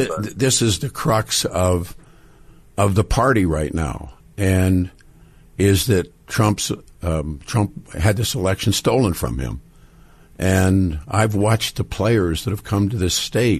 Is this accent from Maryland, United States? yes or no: no; Missouri, United States; I'm from Missouri. You got to show me